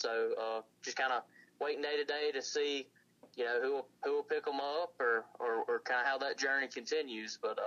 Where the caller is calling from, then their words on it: Punta Gorda, Florida, United States; I'm out here. I am coming from Punta Gorda, Florida.